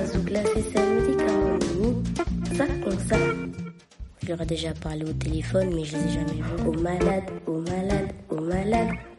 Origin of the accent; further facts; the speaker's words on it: Haiti; Parce que je viens des Antilles, je suis haïtienne, sauf que la musique, elle est guadeloupéenne. C'est du zouk. Et mes parents, bah, ils me parlent créole et moi, je comprends.